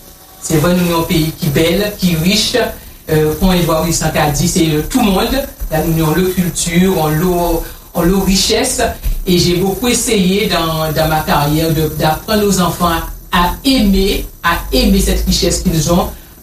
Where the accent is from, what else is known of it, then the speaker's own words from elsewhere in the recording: Pointe-à-Pitre, Guadeloupe; je suis pointoise, j'ai grandi à Pointe-à-Pitre, une ville que j'aime beaucoup.